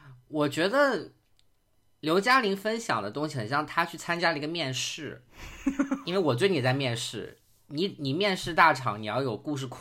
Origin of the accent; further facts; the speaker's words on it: Suzhou, Jiangsu, China; 苏州园林，因为我也是苏州人嘛